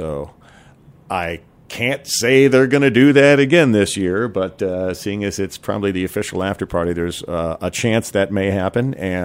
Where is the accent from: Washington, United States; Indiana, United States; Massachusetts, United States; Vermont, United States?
Vermont, United States; A band my wife just turned me on to recently from my home state of Vermont